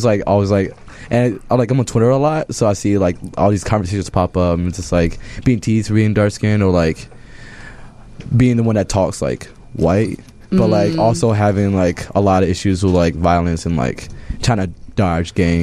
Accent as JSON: {"language": "English", "town": "Chicago", "region": "Illinois", "country": "United States", "tie": "born or raised there", "said": "So, yeah, I grew up on the south side of Chicago. Back then it was called Washington Park. Now it's Woodlawn."}